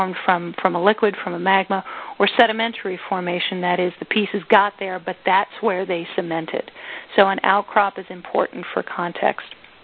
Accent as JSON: {"language": "English", "region": "Wisconsin", "country": "United States", "said": "I continue to do that just because I'm from Wisconsin, so there."}